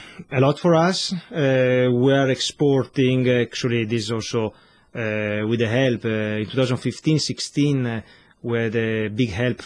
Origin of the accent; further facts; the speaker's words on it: Malta; English is a second language; even if I'm from Malta, but I'm, actually I'm living in Gozo in Malta, so they register as a Maltese.